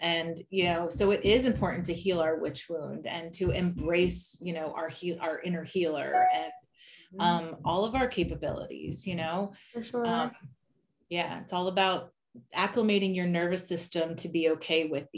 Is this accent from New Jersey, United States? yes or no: yes; Richwood, New Jersey, United States; I know we grew up in South Jersey too. We grew up in Richwood